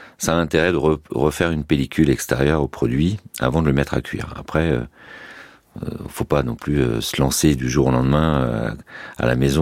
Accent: Brittany, France; Je suis breton.

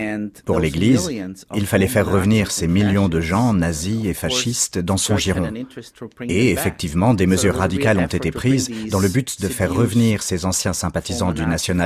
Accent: Innsbruck, Tyrol, Austria; French is a second language; J'ai grandi à Innsbruck, et l'immeuble où ma famille habitait était tout près d'un ancien camp de concentration.

